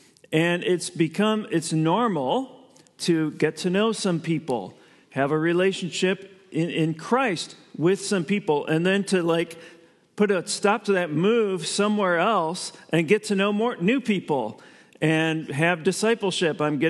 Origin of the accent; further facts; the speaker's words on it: Elyria, Ohio, United States; I grew up in Elyria, Ohio. We're actually going there in a couple of days to visit our family.